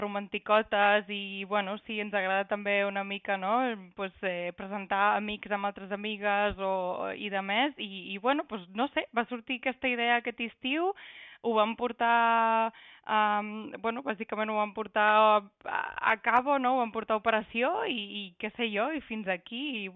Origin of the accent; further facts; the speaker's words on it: Igualada, Catalonia, Spain; som veïnes d'Igualada, ella vivia el primer i jo el sisè